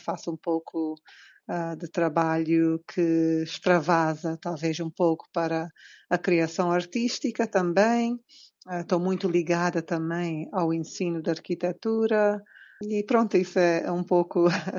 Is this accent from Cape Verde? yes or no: yes; Cape Verde; also born or lived in São Tomé and Príncipe; Sou cabo-verdiana, mas também tenho uma sensação de pertença em vários lugares. Nasci a caminho de São Tomé, pai cabo-verdiano e mãe portuguesa. Vivi em São Tomé nos primeiros anos da minha infância e após a independência de Cabo Verde, viemos para Cabo Verde